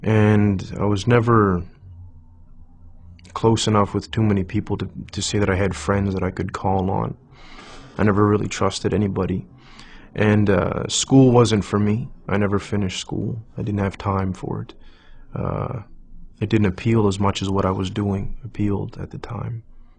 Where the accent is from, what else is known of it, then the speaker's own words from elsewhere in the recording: Halifax, Nova Scotia, Canada; born there; That's my name before I became Muslim. I was born in Halifax, Nova Scotia, and I'm 27 years old.